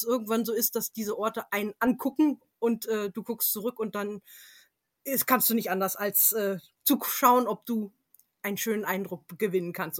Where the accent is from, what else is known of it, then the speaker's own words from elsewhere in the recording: England, United Kingdom; ich bin zum Teil in England aufgewachsen und hatte dort jede Menge kleine Manors und Castles in der Umgebung.